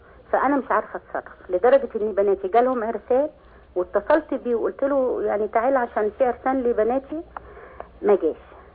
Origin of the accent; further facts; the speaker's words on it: Egypt; now in Saudi Arabia; أنا أم مصرية لثلاث أولاد سعوديين، وجوزي الله يرحمه متوفي من 12 سنة.